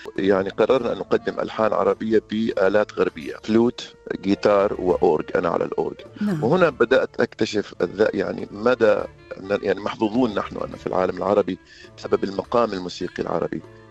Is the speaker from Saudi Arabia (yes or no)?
yes; Saudi Arabia; moved away as an adult; also born or lived in Jordan; now in Melbourne, Australia; أنا ولدت في الأردن ونشأت في السعودية وتلقيت تعليمي هناك، درست الهندسة الكيميائية في الأردن، وعدت إلى السعودية للعمل كمهندس كيميائي، ثم جاءت فكرة الدراسات العليا في مجال إدارة الأعمال، وهنا وصلت لأستراليا كطالب MBA في عام 2003.